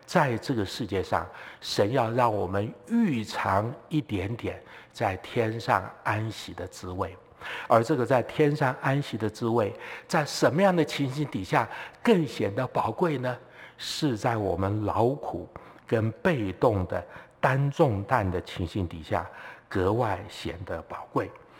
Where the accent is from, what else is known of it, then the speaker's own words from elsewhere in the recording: southern Taiwan, Taiwan; 我在台湾南部的乡下长大，那以前常常看到有一些这个水牛就拖着这个车子